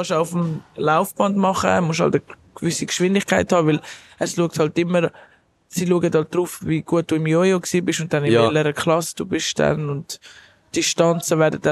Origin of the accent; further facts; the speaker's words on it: Switzerland; ich bin eben Schweizer und lebe da einfach so remote